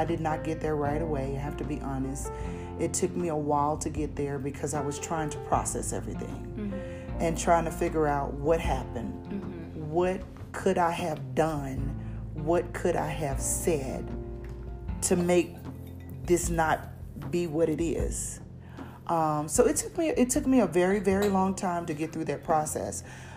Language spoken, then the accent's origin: English; Arkansas, United States; I'm originally from Arkansas, so I had no family here.